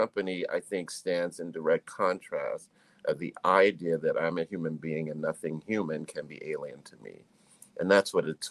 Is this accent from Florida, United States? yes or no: yes; Miami, Florida, United States; growing up in Miami, in a small neighborhood called Liberty City, in going to the theater, seeing Revelations